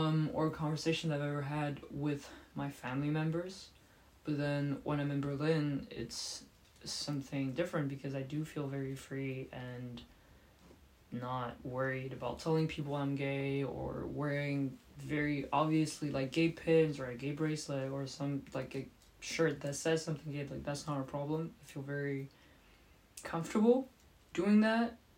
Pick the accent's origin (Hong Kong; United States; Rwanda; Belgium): Rwanda; also born or lived in Kenya; I come from Rwanda, so in East Africa